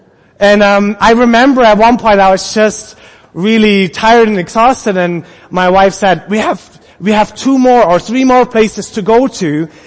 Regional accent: Germany; I'm from Europe. We have castles in Germany and there's no real castle in Canada.

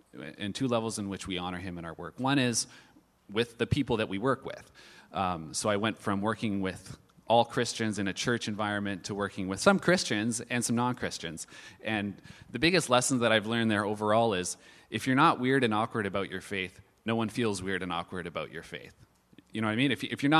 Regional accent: Parksville, British Columbia, Canada; we just moved from Nanaimo, and my wife is from Ladysmith. I'm actually from Parksville, so this is kind of returning back to my childhood home for me

